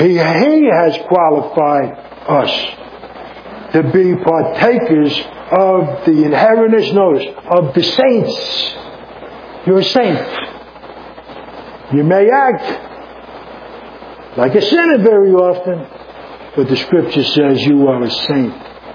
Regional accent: Jersey City, New Jersey, United States; but I'm from Jersey City, so I'm just trying to get your attention

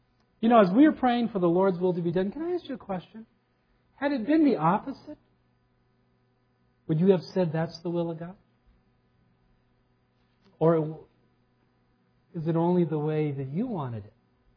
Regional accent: Minnesota, United States; I mean, that's a description of where I grew up on the Iron Range.

